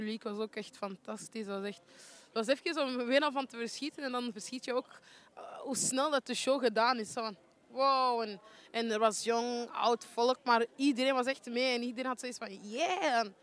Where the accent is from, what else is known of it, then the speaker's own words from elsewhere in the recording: Antwerp, Flanders, Belgium; Ik ben geboren in Borgerhout ik ben dan verhuisd van Borgerhout. Ik woonde daar daarna en toen ben ik verhuisd van Borgerhout naar Antwerpen-Zuid, waar ik nog steeds woon met mijn mama.